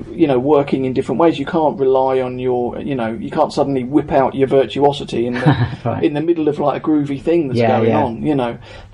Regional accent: Portsmouth, South East England, United Kingdom; I was from Portsmouth originally, and I lived in London at the time, though.

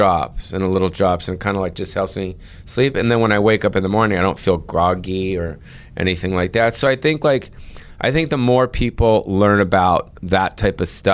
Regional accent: Hollywood, California, United States; also born or lived in Beverly Hills; I think I grew up in Hollywood and Beverly Hills

